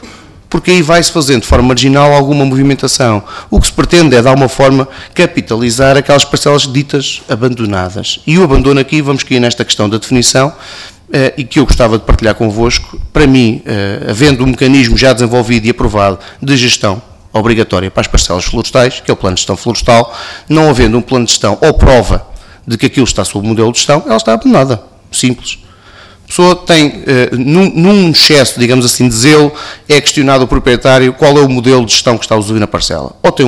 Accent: Guarda, Portugal; eu sou da zona da Guarda

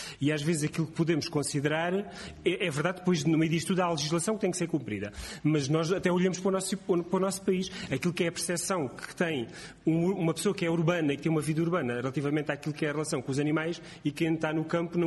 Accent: Alentejo, Portugal; e eu também sou alentejano e também gosto de ensopados de borrego

